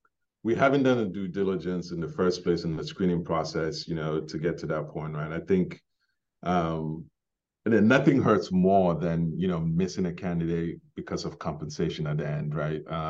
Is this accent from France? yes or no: no; Ghana; now in United States; so I was born in Ghana, grew up in Ghana before immigrating to the US.